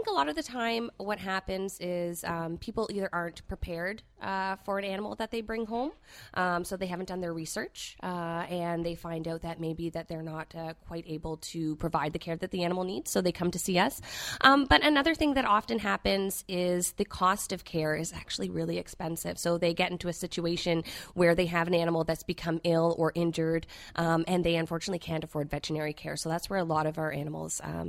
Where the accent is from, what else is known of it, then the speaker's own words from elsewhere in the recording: Toronto, Ontario, Canada; I was in Scarborough for quite some time